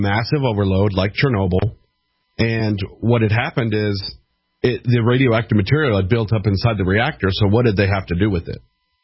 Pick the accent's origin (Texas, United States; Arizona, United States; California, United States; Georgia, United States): California, United States; Thousand Oaks; Basically, I mean, I grew up in Thousand Oaks, California, and that whole area, Thousand Oaks, Simi Valley, Canoga Park, Northbridge, it's a giant area. It's north of L.A.